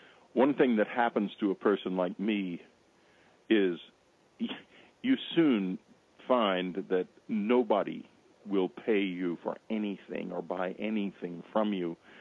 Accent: San Antonio, Texas, United States; now in California, United States; It followed us to the little condo in San Antonio, Texas, my hometown, that we managed to get a hold of. I'm living now in California

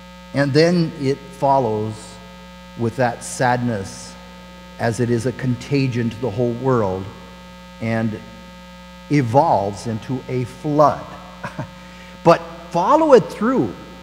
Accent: Nebraska, United States; I grew up in Nebraska. You know what's on the northern border of Nebraska? The Missouri River.

